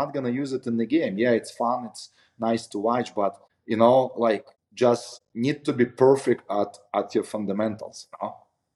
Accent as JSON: {"language": "English", "country": "Russia", "tie": "born or raised there", "second_language": "English", "said": "I have a really great coaches when I grew up in Russia."}